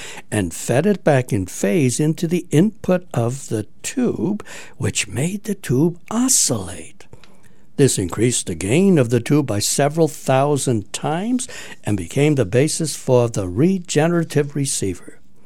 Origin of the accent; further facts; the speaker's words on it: Palos, Washington, United States; one of the local Elmers in my hometown of Palos, Washington.